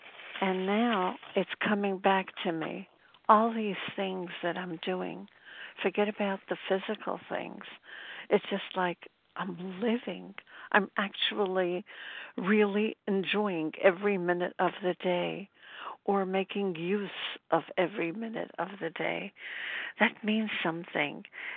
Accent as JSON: {"language": "English", "town": "Brooklyn", "region": "New York", "country": "United States", "said": "I'm from Brooklyn, New York, and I'm grateful to be on today."}